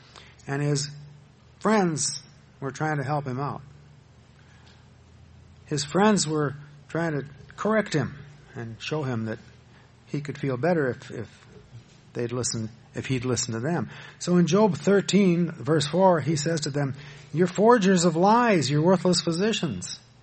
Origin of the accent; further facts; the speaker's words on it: Madison, United States; I grew up in Madison. I went to school in Madison.